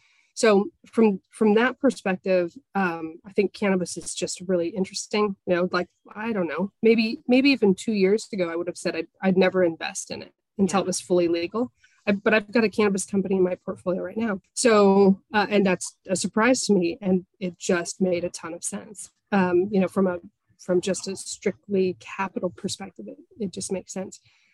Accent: Colorado, United States; So I'm originally from Colorado. I've watched what happened there.

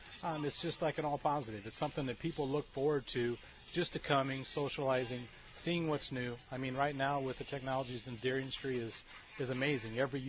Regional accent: Illinois, United States; moved away as an adult; I'm originally from Illinois, and 30 years ago was my first introduction to California, where I was transferred out.

